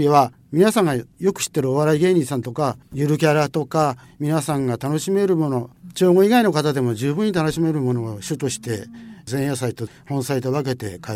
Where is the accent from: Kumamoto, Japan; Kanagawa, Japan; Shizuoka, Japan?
Kanagawa, Japan; Chogo; 私が生まれ育った長後もその中で北の外れではありますが、とても魅力がいっぱい詰まった町です。